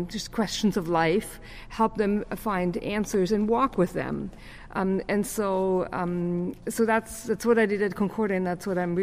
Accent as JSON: {"language": "English", "country": "Germany", "tie": "born or raised there", "also_born_or_lived": "Victoria / Saskatchewan", "second_language": "English", "moved": "yes", "lives_now": "Sackville, Canada", "said": "I've lived in many places. I actually grew up in Germany, so many of you still hear my accent."}